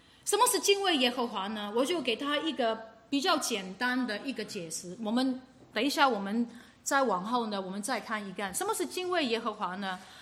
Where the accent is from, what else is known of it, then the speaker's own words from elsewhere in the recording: Macau; Chinese is a second language; 你们有去过澳门吗？我是澳门长大，你们有去过澳门吗？